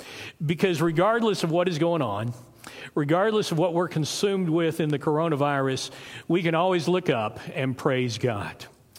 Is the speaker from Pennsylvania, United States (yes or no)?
no; Dallas, Texas, United States; You know, I grew up in Dallas, and I'm still passionate about the football team there.